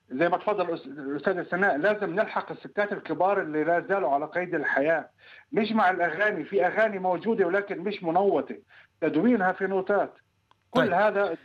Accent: Egypt; يعني في عندنا في مصر مثلا

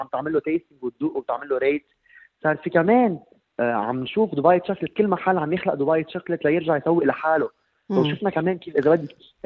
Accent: Lebanon; اليوم كلبناني بحب اعرف مثلا كلمه بندوره بتعني طماطم بالمصري

